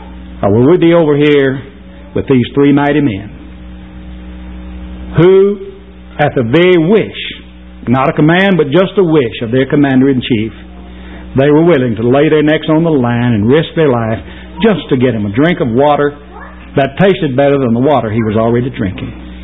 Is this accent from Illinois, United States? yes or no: no; Tennessee, United States; Now, I grew up over in West Tennessee, halfway between Lane's Ferry and Dewdrop Inn. I know what it's like to hoe cotton and pick cotton.